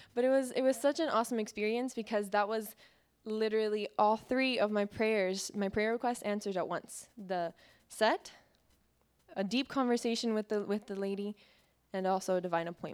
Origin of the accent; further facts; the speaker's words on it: West Virginia, United States; I'm from West Virginia.